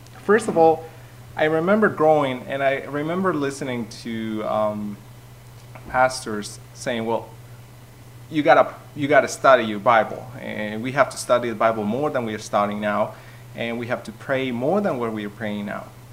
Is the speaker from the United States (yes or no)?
no; Mexico; also born or lived in Canada; I'm originally from Mexico and from a very hot side of Mexico